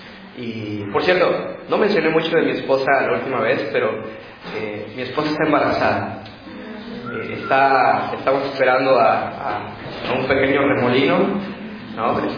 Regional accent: Mexico; Nosotros como buenos mexicanos sabemos

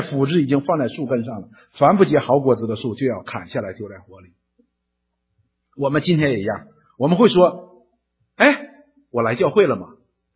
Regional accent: Northeast China, China; accent: Northeastern Mandarin; 我们就是用我们东北话说，就是闲的懒的。

